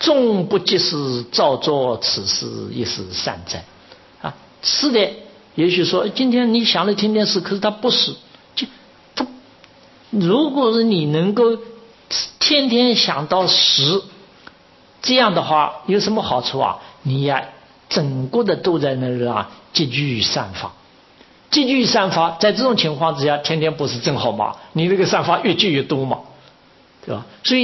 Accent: China; now in Los Angeles, United States; 我们中国人呢、啊，就是好像犯忌，哦呦，这个犯忌

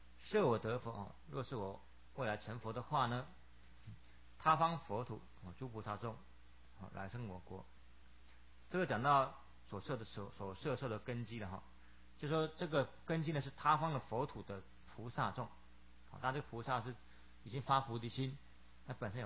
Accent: China

